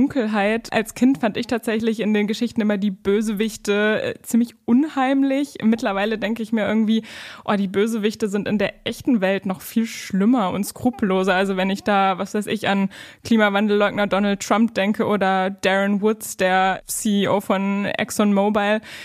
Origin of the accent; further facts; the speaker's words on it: southern France, France; diese Luft hat mich so an meine Kindheit in Südfrankreich erinnert.